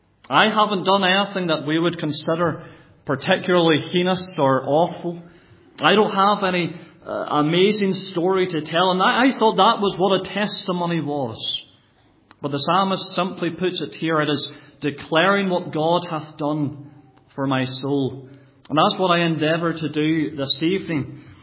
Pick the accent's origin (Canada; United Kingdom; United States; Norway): United Kingdom; Scotland; I grew up in Scotland most of my life, went through school there, both primary and secondary, and then later on university. But I was brought up there, as I said, in a Christian family.